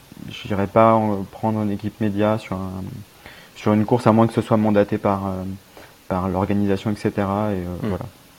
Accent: Bourgogne-Franche-Comté, France; j'ai la particularité d'être natif de Bourgogne et je suis né à 60 km d'Avallon.

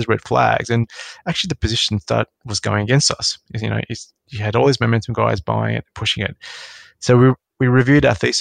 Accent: Sydney, New South Wales, Australia; I grew up in Western Sydney.

